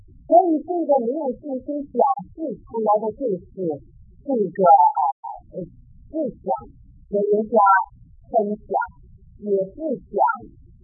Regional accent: China; 我求这个团体呢为我们中国人祷告

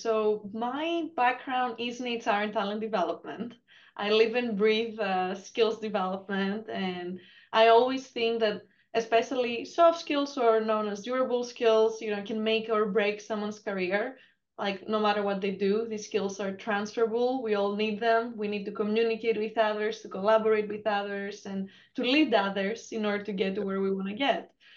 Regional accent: Greece; moved away as an adult; I came from Greece 8 years ago to pursue that.

